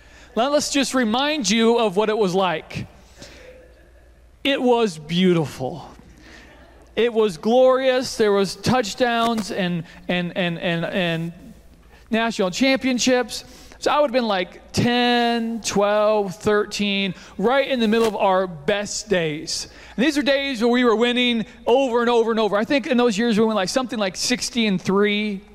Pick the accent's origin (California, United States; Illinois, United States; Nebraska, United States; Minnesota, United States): Nebraska, United States; Beatrice; I grew up in Beatrice, not too far away from here, and I grew up in the 90s.